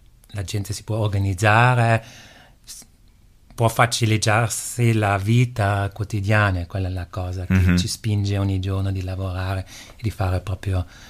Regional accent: Caldaro, Trentino-Alto Adige, Italy; Sono caduti perché sono di Caldaro, era sempre una cosa abbastanza rara, che c'è proprio tanta neve

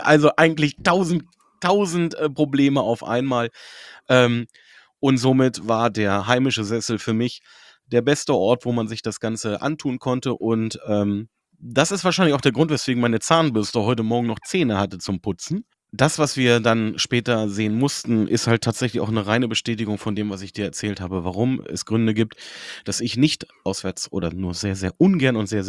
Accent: Hanover, Lower Saxony, Germany; Und ich bin Hannoveraner, ich kenne Hannover seit vielen, vielen Jahren

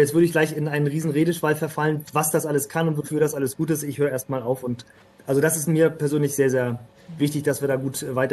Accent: Northern Germany, Germany; also als echter, waschechter Norddeutscher hat man natürlich ein norddeutsches Understatement

